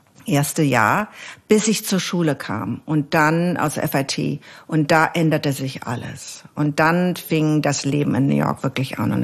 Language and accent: German; Berlin, Germany; now in California, United States; meine Heimat, wenn man sich das so dann anguckt, ist immer noch Berlin. Meine Heimat. Ich bin aus Berlin